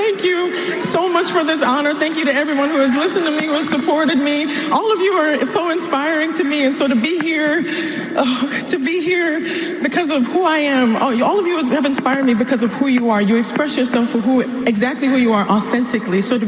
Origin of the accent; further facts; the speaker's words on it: New York City, New York, United States; born and raised in the Bronx, New York, my family's here.